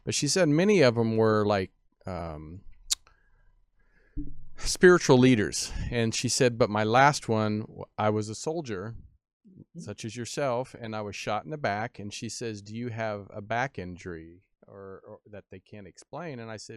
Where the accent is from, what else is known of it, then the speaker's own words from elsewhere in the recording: the South, United States; because I grew up in the Bible Belt, you know